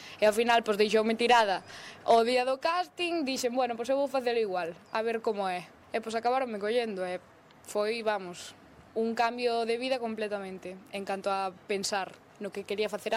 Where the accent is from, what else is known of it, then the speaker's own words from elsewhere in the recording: Cangas de Foz, Galicia, Spain; son de Cangas de Foz, dun pobo pequeno, tampouco hai moitas cousas nin moitas actividades